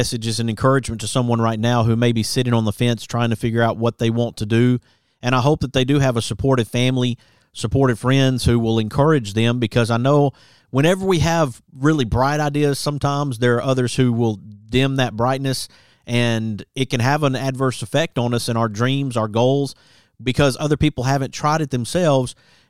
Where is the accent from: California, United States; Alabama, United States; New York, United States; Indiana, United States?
Alabama, United States; just tell them you want to make tortillas being born and raised in Alabama.